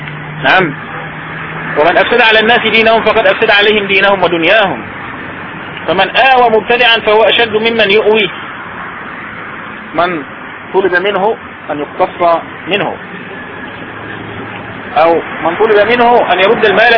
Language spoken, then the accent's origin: Arabic; Egypt; فتنة الخروج عندنا بمصر